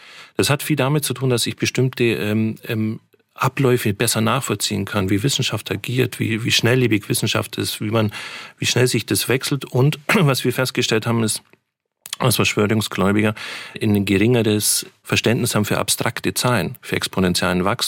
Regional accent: Bavaria, Germany; Aber ich komme auch aus dem Allgäu, wo man eher da eine andere Mentalität gewohnt ist.

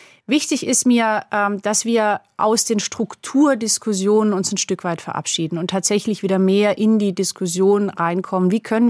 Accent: Schramberg, Baden-Württemberg, Germany; ich bin in Schramberg aufgewachsen, da gibt es den Nebenort Heiligenbronn.

